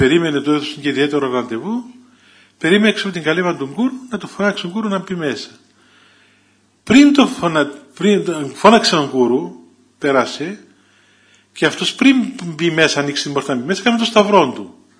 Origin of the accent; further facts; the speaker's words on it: Thessaloniki, Central Macedonia, Greece; είμαι από την Ελλάδα, από τη Θεσσαλονίκη.